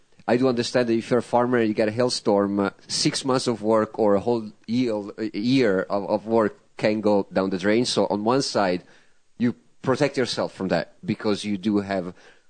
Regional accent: Tuscany, Italy; English is a second language; now in United States; When I grew up in Tuscany, kale is about 3 feet tall, okay? When I moved to California

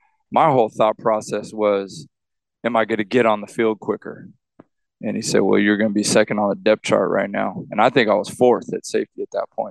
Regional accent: Riverside, California, United States; I'm from Riverside, you know, Riverside Poly, the IE

